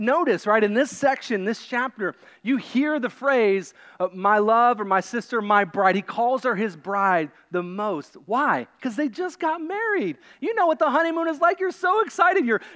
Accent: Kentucky, United States; I say that because I'm from Kentucky, okay?

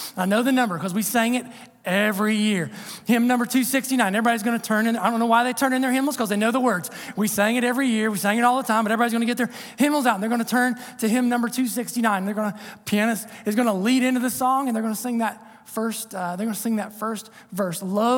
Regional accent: Ohio, United States; the little church that I grew up in down in Southern Ohio, Solida Missionary Baptist Church, right on Solida Creek.

